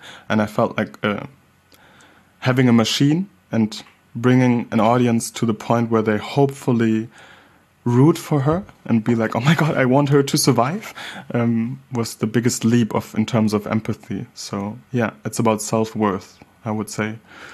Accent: Hamburg, Germany; growing up in Hamburg, Germany, as a black child

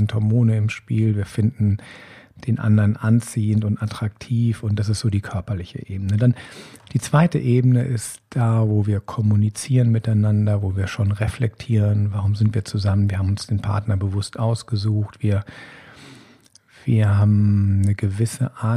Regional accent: Rhineland, Germany; die Prägung, die ich einfach hier bei uns im Rheinland mitbekommen habe, in dieser, ich sag mal, rheinisch-katholischen Kirche. Da war sehr viel Bodenständigkeit, sehr viel Heimat.

